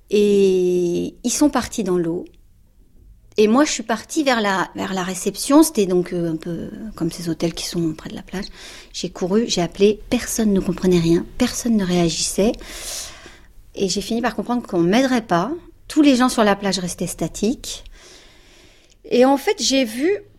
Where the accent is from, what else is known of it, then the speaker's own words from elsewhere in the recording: Paris, Île-de-France, France; born there; j'ai 49 ans, je suis née à Paris dans le 13e. On habitait dans le 9e